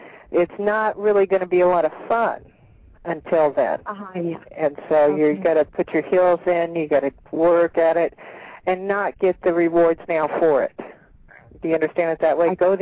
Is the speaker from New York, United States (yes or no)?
no; La Mirada, California, United States; I was raised in La Mirada.